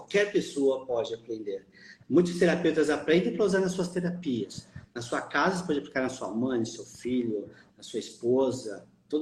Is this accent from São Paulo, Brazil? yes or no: yes; São Paulo, Brazil; Tinha lá em Curitiba, sou de São Paulo, mas estava em Curitiba, fiz em Curitiba